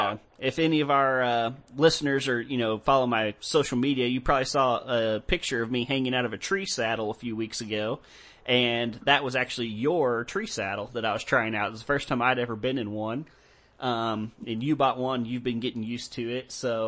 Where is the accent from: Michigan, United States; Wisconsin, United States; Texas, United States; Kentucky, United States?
Texas, United States; You know, it's hard to find, you know, growing up in Texas and stuff. Texas is very privatized.